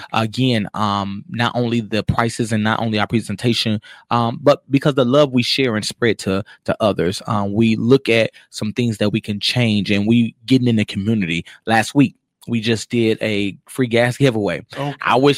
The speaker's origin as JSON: {"language": "English", "town": "Muskegon", "region": "Michigan", "country": "United States", "tie": "born or raised there", "said": "So yes, I am from Muskegon. And born and raised here, graduated, went to hikes all my life, but I graduated from Orchard View, and then I went over to Mortuary School in Chicago."}